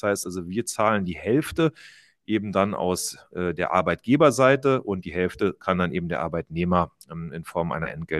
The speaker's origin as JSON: {"language": "German", "region": "Rhineland-Palatinate", "country": "Germany", "said": "oder auch eine rheinische bei uns in Rheinland-Pfalz Zusatzversorgungskasse"}